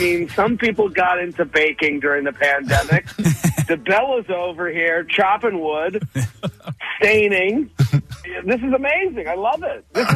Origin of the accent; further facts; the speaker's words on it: Massachusetts, United States; No, we're from Boston. I'm from outside of Boston. I'm a suburban kid. I mean, like, imagine we're in the main line of Boston, and that's where I'm from.